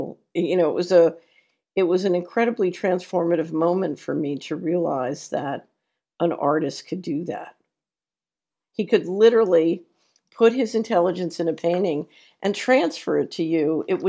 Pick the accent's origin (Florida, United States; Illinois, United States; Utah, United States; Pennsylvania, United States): Pennsylvania, United States; Philadelphia; Now, I grew up in Philadelphia, and so I'd been to the art museum many, many times.